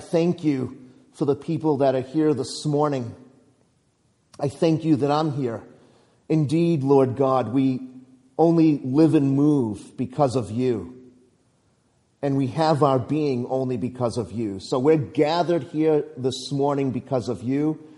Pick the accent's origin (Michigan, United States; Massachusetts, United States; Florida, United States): Massachusetts, United States; Plymouth; I'm from Plymouth, and in Plymouth I reside right now.